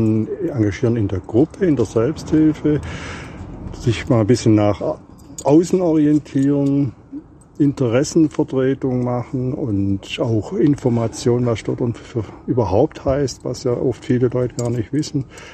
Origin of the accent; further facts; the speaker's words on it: Allendorf, Baden-Württemberg, Germany; komme aus Allendorf, Oberschwaben.